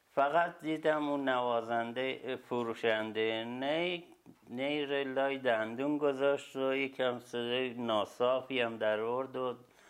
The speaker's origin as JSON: {"language": "Persian", "town": "Shiraz", "region": "Fars", "country": "Iran", "tie": "born or raised there", "also_born_or_lived": "Kerman", "said": "بنده در سال 1322 در شهر کرمان به دنیا اومدم. چون پدرم ارتشی بود و به زودی هم در دوران کودکی منتقل شد به شیراز"}